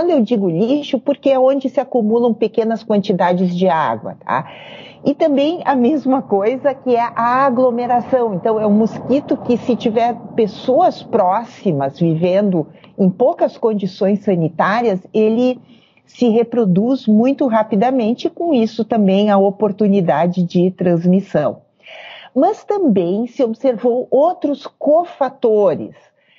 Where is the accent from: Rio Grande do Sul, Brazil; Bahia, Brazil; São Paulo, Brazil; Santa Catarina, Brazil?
Rio Grande do Sul, Brazil; Eu sou do Rio Grande do Sul, né? Você me apresentou ali, eu sou professora da URGS, aqui no Rio Grande do Sul.